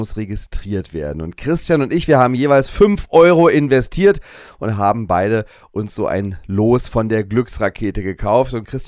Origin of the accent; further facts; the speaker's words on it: Berlin, Germany; Ich bin Berliner, aber ich bin bewusst tatsächlich das erste Mal in Karow.